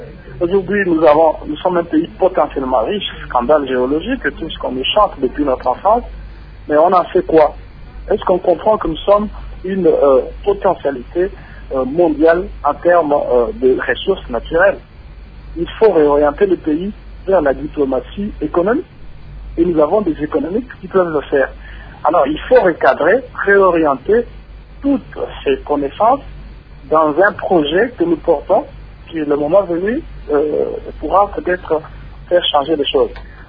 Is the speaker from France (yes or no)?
no; Mbuji-Mayi, Kasaï-Oriental, DR Congo; Mbujimayi se vide, qui est ma ville natale.